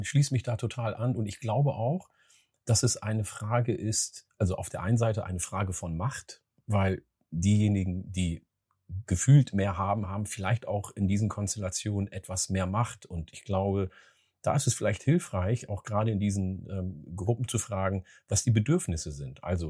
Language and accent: German; Oromia, Ethiopia; in meiner Heimat in Oromia